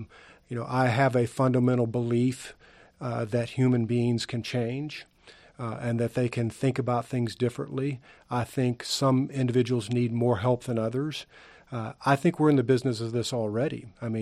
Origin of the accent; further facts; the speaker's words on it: Alabama, United States; also born or lived in Washington; I was actually born in the state of Washington, but my dad was in the service up there, and his home state was Alabama. So very early when I was young, we returned to Alabama. So I was essentially raised in the state of Alabama.